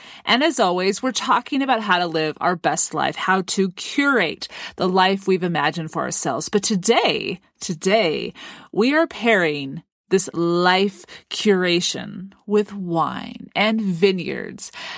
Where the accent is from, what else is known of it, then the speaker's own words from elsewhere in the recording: Oregon, United States; And since I'm from Oregon, I'd like to talk about an Oregon wine.